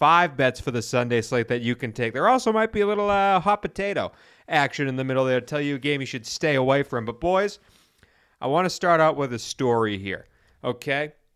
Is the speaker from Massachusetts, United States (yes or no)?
yes; East Weymouth, Massachusetts, United States; Now, again, I grew up in East Weymouth, Massachusetts.